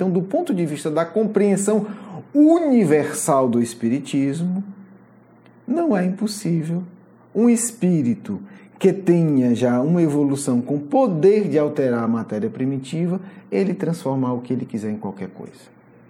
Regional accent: Fortaleza, Ceará, Brazil; Aqui na minha terra, eu sou de Fortaleza, um ditado do interior muito antigo

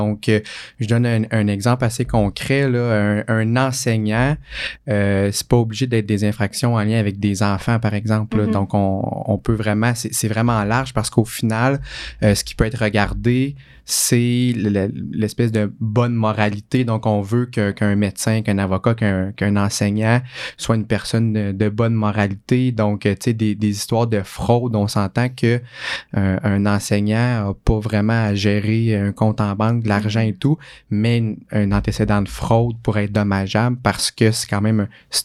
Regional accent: Drummondville, Quebec, Canada; now in Sherbrooke, Canada; Pourtant, je suis originaire de Drummondville.

